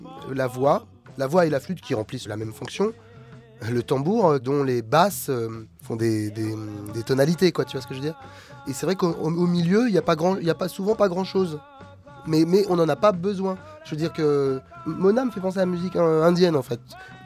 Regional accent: Martinique; En tant que Martiniquais, je suis fier de Mona, ouais.

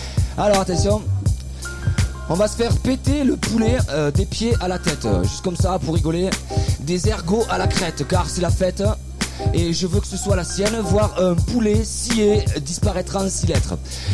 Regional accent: Montpellier, Occitanie, France; En fait, moi je viens de Montpellier

